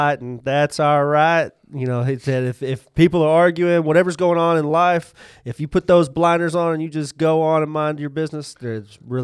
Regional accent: Texas, United States; Or we come from Texas, so there is a bit of conservatism in the Texan ideology.

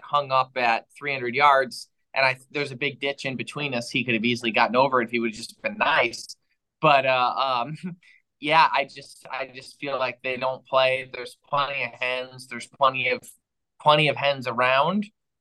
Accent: Michigan, United States; I grew up hunting turkeys in Michigan and had plenty of experiences and good times with them here in Michigan.

